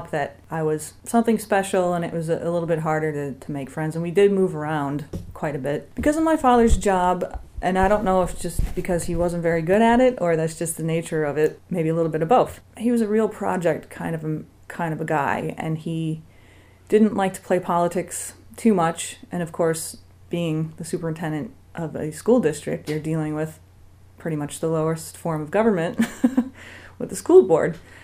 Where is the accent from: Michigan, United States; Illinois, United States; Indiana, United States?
Michigan, United States; I'm originally from Michigan, born and raised. I was born in the Upper Peninsula.